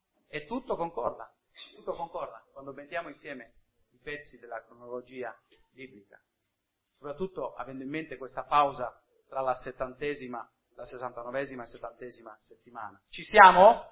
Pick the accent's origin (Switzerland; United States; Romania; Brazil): United States; perché sono americano